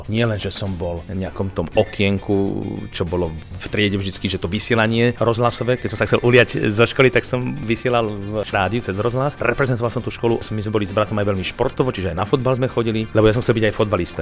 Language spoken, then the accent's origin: Slovak; Bratislava, Bratislava Region, Slovakia; also born or lived in Ilava; ocko bol sústružník, mama žeriavnička, narodil som sa v Ilave, také socialistické dieťa. Tým, že sme sa presťahovali do tej Bratislavy